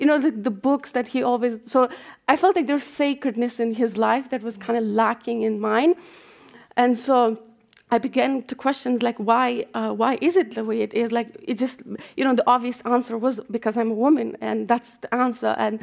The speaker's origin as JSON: {"language": "English", "region": "Kandahar", "country": "Afghanistan", "second_language": "English", "said": "I'm from Kandahar."}